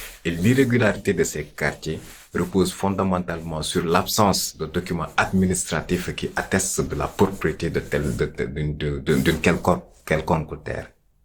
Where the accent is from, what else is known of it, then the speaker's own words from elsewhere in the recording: Senegal; chez nous au Sénégal